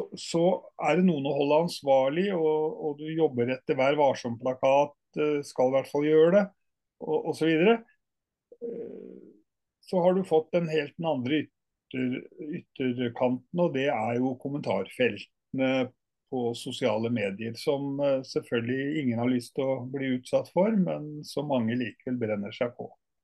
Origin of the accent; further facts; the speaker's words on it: Oslo, Norway; Jeg bor i Oslo, på det som heter Beste Vestkant. Jeg vokste opp på Lilleaker, som noen kanskje ville karakterisere som verste vestkant i sin tid, med mye industribedrifter og sånn.